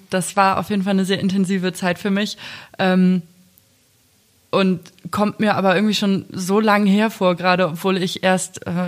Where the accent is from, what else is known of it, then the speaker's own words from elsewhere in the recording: Hamburg, Germany; Ja, wobei ich bin quasi in Steilshoop aufgewachsen, also direkt daneben.